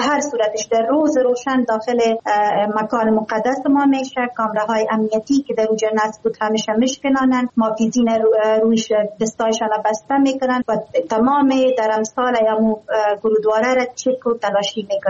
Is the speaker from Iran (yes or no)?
no; Afghanistan; moved away